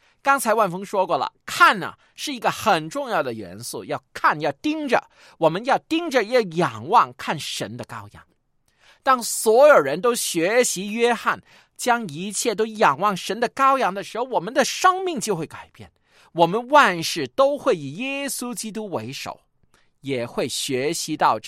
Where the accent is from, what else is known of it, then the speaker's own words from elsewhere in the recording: Guangdong, China; 我们广东人最喜欢的乳鸽